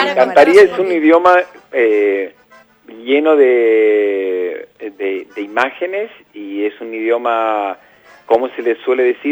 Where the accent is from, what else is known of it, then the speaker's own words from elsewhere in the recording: Posadas, Misiones, Argentina; Yo soy de Posada. Y es como que la S del final es como que la absorbemos.